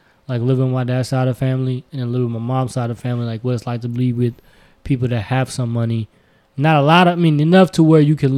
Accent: United States; also born or lived in Pakistan; Nah, so I was born in America.

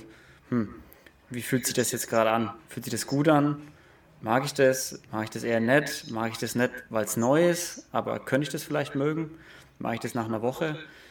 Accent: Nuremberg, Bavaria, Germany; das ist halt ziemlich weit weg von Nürnberg, so wo ich jetzt wohne oder wo ich herkomme.

